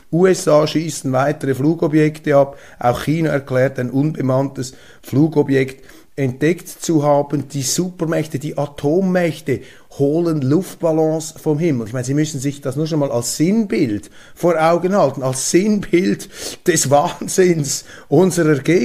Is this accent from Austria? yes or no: no; Switzerland; Diese Belehrungen aus Deutschland, und das sage ich als 25% Deutscher, die verbieten wir uns als Schweizer.